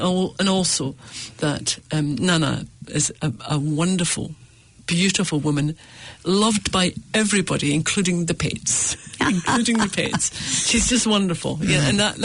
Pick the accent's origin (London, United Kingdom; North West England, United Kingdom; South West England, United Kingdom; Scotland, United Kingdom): Scotland, United Kingdom; I grew up in Scotland in the early 60s.